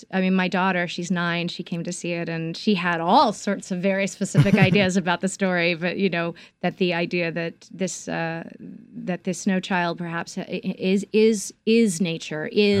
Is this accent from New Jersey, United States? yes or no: yes; New Jersey, United States; also born or lived in Manhattan; I was born in Manhattan, and I grew up across the George Washington Bridge in New Jersey.